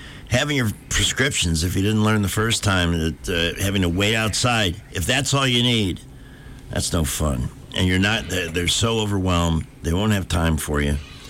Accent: Chicago, Illinois, United States; When I was growing up in Chicago, we had a neighborhood pharmacy, and a guy named David Resnick was our pharmacist.

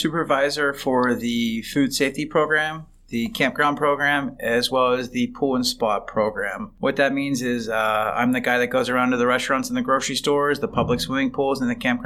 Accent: Pittsburgh, Pennsylvania, United States; I'm originally from Pittsburgh, moved back home, worked as a wellness instructor for about a year or so

